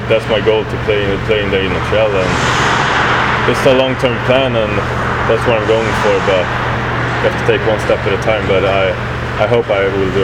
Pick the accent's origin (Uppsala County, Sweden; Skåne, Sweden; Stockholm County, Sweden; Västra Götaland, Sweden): Uppsala County, Sweden; Uppsala; I took the step up to the senior team in my hometown, Almtuna, in Allsvenska, second Swedish Elite League.